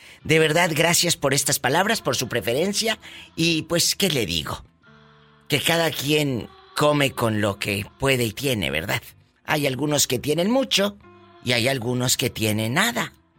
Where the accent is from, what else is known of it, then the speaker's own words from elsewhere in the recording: Matamoros, Tamaulipas, Mexico; Yo todos los días pienso en mi tierra. en Matamoros, Tamaulipas, todos los días.